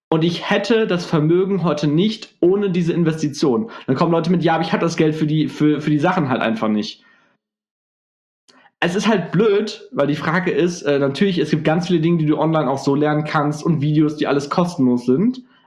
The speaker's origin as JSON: {"language": "German", "town": "Gelsenkirchen", "region": "North Rhine-Westphalia", "country": "Germany", "said": "ich bin ja aus Gelsenkirchen"}